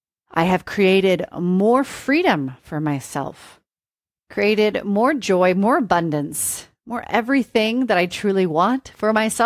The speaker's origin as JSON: {"language": "English", "region": "Oregon", "country": "United States", "tie": "born or raised there", "said": "later on worked at one of my local coffee houses called Dutch Brothers, which was originated in my hometown."}